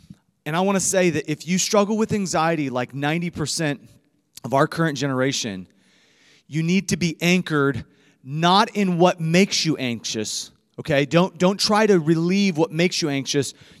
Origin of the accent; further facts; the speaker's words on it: Iowa, United States; I'm from Iowa. Just a freshman in college.